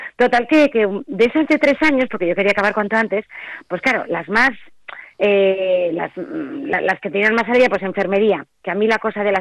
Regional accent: Santurce, Basque Country, Spain; also born or lived in Barakaldo; nací en Baracaldo, ahí en Cruces, pero vamos, he vivido en Santurce toda la vida.

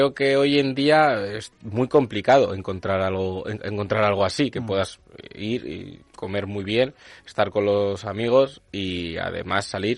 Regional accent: Basque Country, Spain; algo que nos gusta a mucho a los que somos del País Vasco son las sidrerías

